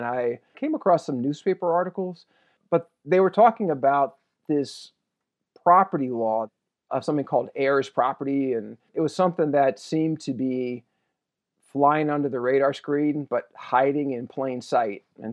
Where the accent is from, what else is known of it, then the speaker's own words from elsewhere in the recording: San Francisco, California, United States; One, I grew up in San Francisco. I was born in 1965.